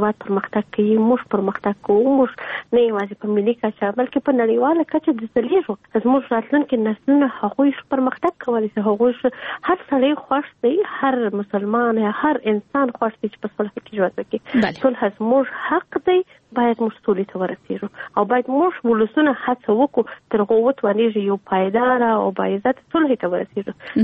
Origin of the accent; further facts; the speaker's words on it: Kandahar, Afghanistan; زه خپل د کندهار یم